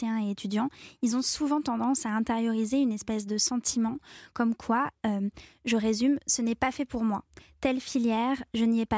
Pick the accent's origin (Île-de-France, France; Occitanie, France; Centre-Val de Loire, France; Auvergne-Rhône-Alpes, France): Auvergne-Rhône-Alpes, France; j'ai grandi dans l'Allier. J'ai eu une enfance donc campagnarde, vraiment ouais.